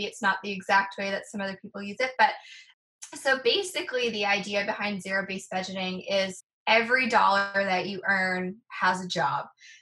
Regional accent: Canada; So I know it does definitely out me as a Canadian

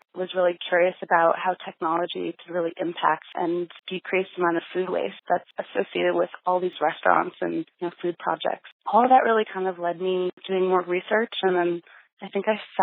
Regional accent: Rhode Island, United States; also born or lived in Boulder; Well, you know, I grew up in Rhode Island and always had a garden.

